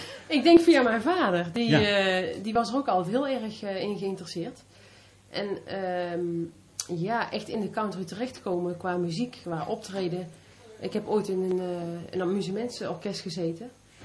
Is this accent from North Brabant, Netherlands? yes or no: yes; Waalwijk, North Brabant, Netherlands; now in Tilburg, Netherlands; Ik woon in Tilburg. Ik kom uit Waalwijk.